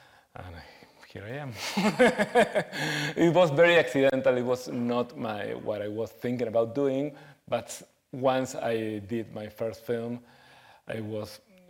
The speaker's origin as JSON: {"language": "English", "country": "Argentina", "moved": "as an adult", "said": "And I started working in radio in Buenos Aires because I'm from Argentina. Then, when I was 21, I moved to Mexico City because just to explore a different country."}